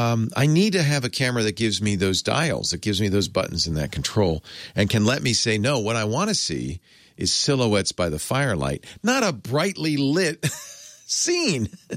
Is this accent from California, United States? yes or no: yes; California, United States; I'm a Californian.